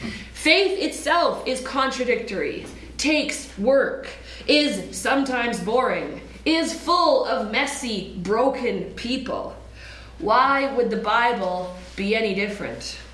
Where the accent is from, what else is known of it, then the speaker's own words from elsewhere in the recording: Vancouver, British Columbia, Canada; I grew up here in Vancouver, the left coast of Canada.